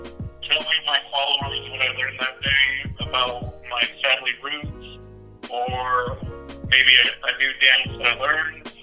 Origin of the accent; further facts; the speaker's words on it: San Diego, California, United States; I grew up in Southern California. So, to be specific, North County, San Diego.